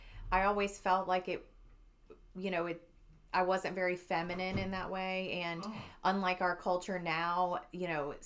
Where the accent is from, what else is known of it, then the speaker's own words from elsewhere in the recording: Florida, United States; Oh no, I'm from South Florida.